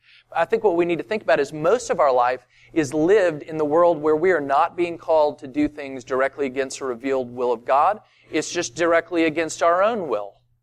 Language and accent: English; the South, United States; That little snapshot, that's called being a Southerner. That's how we do life.